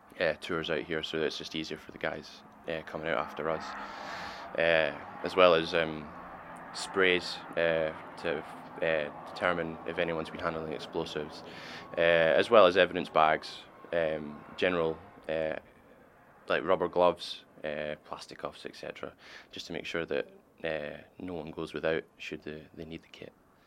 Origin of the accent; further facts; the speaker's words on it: Larbert, Scotland, United Kingdom; I'm 21 years old. I'm from Larbert in central Scotland.